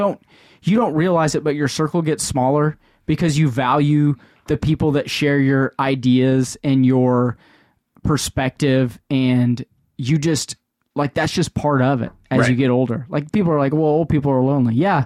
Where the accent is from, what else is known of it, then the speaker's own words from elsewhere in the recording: United States; First off, I'm Native American, and I wish all of you motherfuckers would go to another continent.